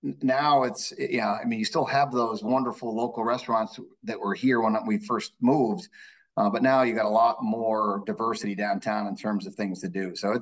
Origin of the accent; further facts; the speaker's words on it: New Hampshire, United States; now in St. Petersburg, United States; So I moved from, Keith and I grew up in New Hampshire. So yeah, much different community than St. Petersburg.